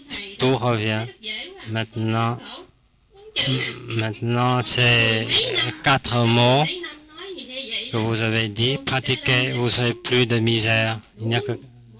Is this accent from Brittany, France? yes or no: no; Perpignan, Occitanie, France; Je viens de Perpignan et j'ai deux familles.